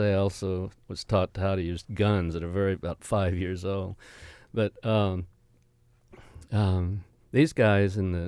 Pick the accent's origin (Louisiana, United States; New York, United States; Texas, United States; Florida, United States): Texas, United States; Vernon; I grew up in Texas, in Vernon, Texas, which, by the way, is